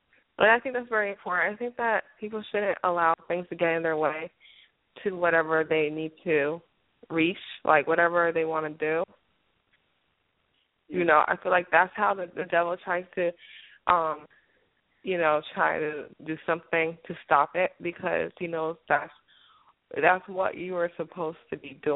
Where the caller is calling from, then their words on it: Florida, United States; I'm calling from South Florida.